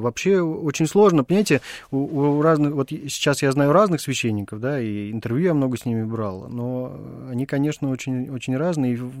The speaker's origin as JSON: {"language": "Russian", "region": "Moscow", "country": "Russia", "said": "потому что я сам из Москворечья"}